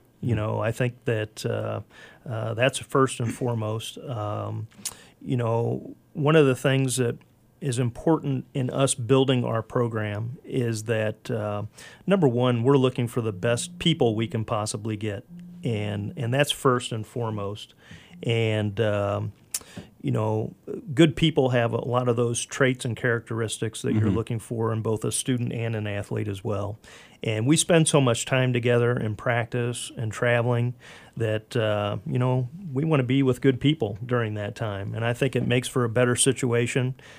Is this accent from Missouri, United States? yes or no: yes; St. Louis, Missouri, United States; also born or lived in Kirksville; Well, to begin with, I'm from Missouri originally. Grew up in St. Louis and then moved to Kirksville, Missouri, which is in the northeast part of the state.